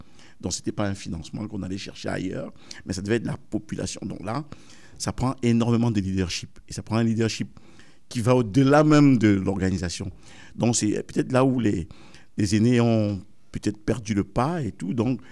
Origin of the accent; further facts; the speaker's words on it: Cameroon; Et on veut, en tant que Camerounais, commencer quelque part.